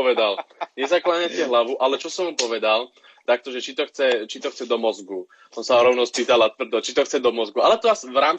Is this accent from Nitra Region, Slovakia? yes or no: yes; Zlaté Moravce, Nitra Region, Slovakia; Prvé kolo som robil v Kyzerovciach, u nás v Zlatých Moravciach.